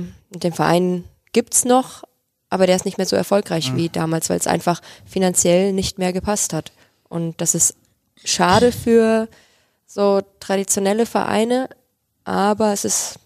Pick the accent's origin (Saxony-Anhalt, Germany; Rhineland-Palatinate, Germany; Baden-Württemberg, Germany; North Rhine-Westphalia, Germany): North Rhine-Westphalia, Germany; Essen; ich komme zum Beispiel aus Essen